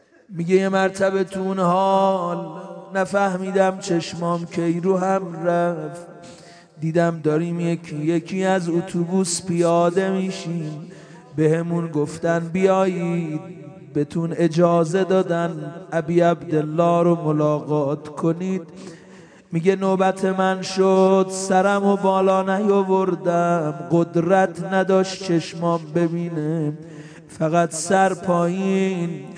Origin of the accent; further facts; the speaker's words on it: Mashhad, Razavi Khorasan, Iran; گفتم آقا جان درست ما بچه مشهدیم